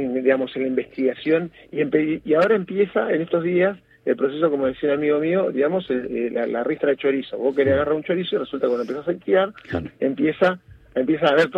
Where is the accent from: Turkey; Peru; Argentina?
Argentina; como argentinos y como argentinas